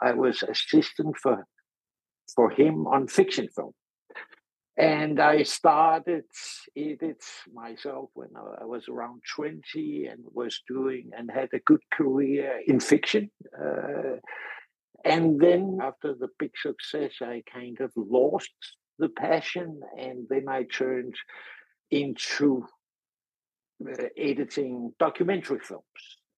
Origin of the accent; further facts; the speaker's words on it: Denmark; I'm from Denmark originally